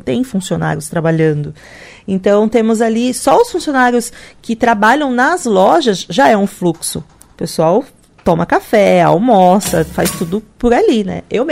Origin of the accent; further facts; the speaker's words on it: São Paulo, Brazil; now in Cascavel, Brazil; Eu sou formada em São Paulo, né? Eu sou paulista, mas estou em Cascavel há 16 anos, onde eu casei e não fui embora mais. Hoje eu já me sinto uma cascavelense.